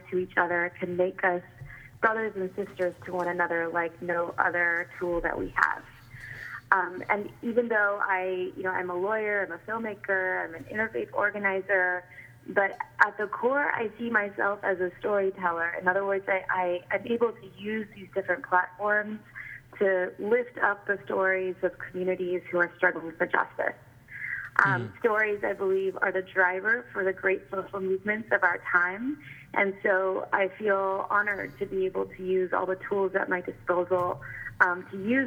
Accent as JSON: {"language": "English", "region": "California", "country": "United States", "tie": "born or raised there", "said": "just as growing up in California would open my history book, and the stories of Sikhs who survived the partition of India were not in my history book."}